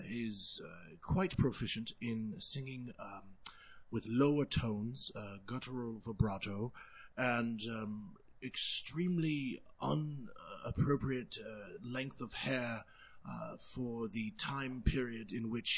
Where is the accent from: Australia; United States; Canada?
Canada; No. I'm from Canada.